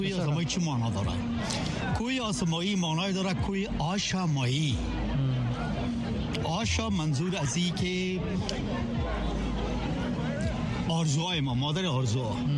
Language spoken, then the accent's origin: Persian; Afghanistan; now in United States; سیتیزن هستم اما امریکایی نشدیم. هنوز ما افغان هستم. افغان به این مفهوم که ما کلچر خود از دست ندادیم.